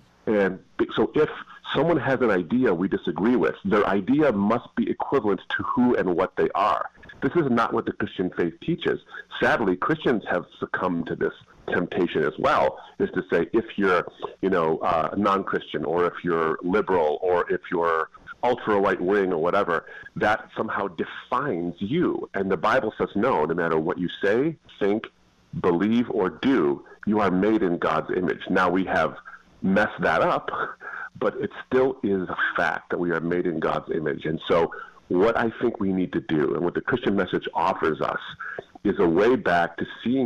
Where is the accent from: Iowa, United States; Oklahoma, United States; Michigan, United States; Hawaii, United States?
Michigan, United States; I was, actually.